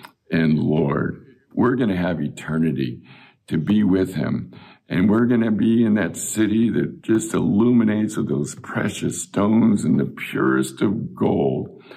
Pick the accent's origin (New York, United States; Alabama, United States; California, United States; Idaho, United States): California, United States; Chula Vista; I remember growing up in Chula Vista where we never even locked our doors.